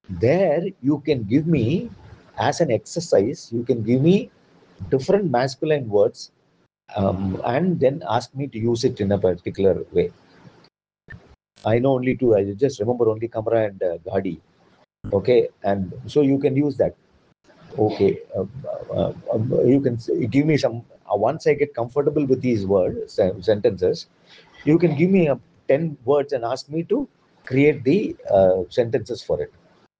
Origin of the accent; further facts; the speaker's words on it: India; first language Tamil; English is a second language; Whether it is in my mother tongue is Tamil. I have picked it up. Obviously, I studied Tamil